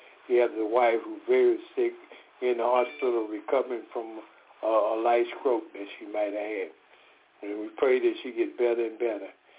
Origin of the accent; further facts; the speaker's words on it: Decatur, Georgia, United States; And I'm from Decatur, Georgia.